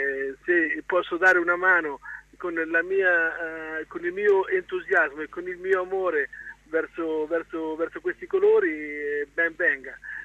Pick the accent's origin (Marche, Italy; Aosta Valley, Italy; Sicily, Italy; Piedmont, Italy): Marche, Italy; Io non è che so proprio di Ancona, sono della provincia